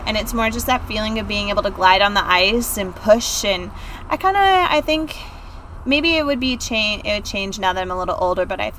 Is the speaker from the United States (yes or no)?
yes; Fridley, Minnesota, United States; also born or lived in United Kingdom; I grew up in Fridley, Minnesota for the most of my life. Before that, moved around a lot. I was born in the UK.